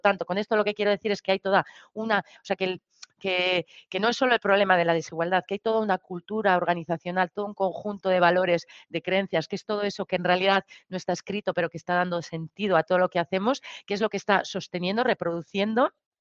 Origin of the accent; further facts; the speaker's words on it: Basque Country, Spain; porque yo vengo de Euskal Herria, que es un territorio que acaba de plantear la primera huelga general feminista